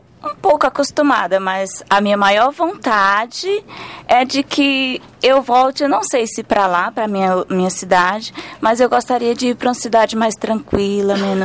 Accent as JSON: {"language": "Portuguese", "town": "Luzilândia", "region": "Piauí", "country": "Brazil", "said": "Eu vim da cidade de Luzilândia, no Piauí."}